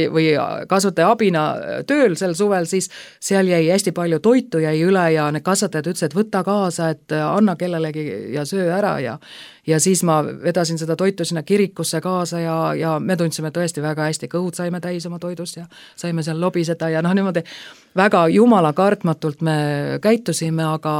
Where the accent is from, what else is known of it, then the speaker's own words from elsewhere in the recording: Tallinn, Harju County, Estonia; ma olen siis Tallinnast pärit